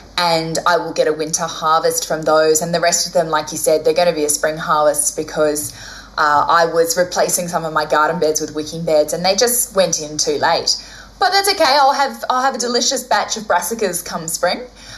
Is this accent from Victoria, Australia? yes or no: no; Queensland, Australia; now in Canberra, Australia; But I am from North Queensland, and so I tend to become a bit slack